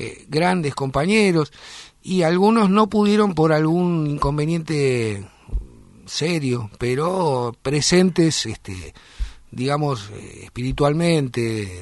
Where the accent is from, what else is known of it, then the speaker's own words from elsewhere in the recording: Quilmes, Buenos Aires Province, Argentina; Bueno, yo soy de Quilmes